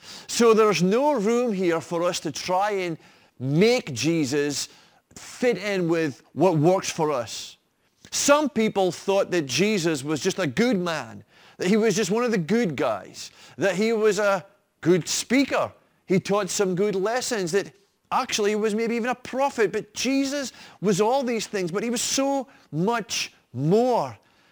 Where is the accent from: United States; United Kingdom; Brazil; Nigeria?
United Kingdom; Fraserburgh, Scotland; Where are you from? What's your hometown? Well, my hometown is Fraserburgh. I am a Brocher. Now, don't hold that against me.